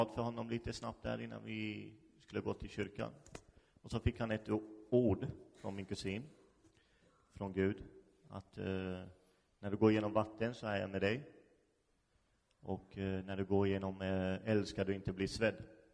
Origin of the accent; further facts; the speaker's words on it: Karlskoga, Örebro County, Sweden; Jag är uppväxt här i Karlskoga.